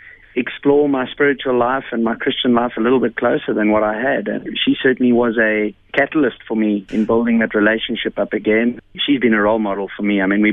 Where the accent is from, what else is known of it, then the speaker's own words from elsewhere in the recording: South Africa; as a South African